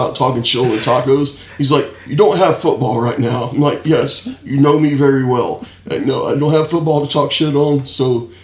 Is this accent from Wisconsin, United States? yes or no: no; Louisiana, United States; moved away; You know, it's like I'm from Louisiana. I didn't even try breakfast tacos for like my first 4 or 5 years here.